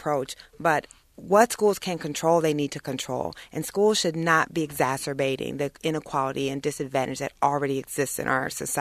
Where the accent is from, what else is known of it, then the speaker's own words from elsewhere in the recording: Midwest, United States; I was part of a voluntary desegregation plan in my hometown. I grew up in the Midwest.